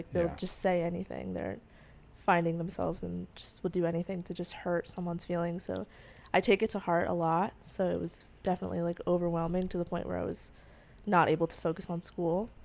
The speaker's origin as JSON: {"language": "English", "region": "Florida", "country": "United States", "tie": "born or raised there", "said": "I grew up in Florida."}